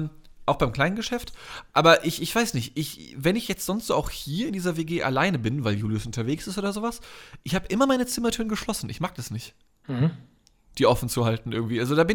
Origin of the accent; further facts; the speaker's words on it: United Kingdom; German is a second language; Ich bin Brite.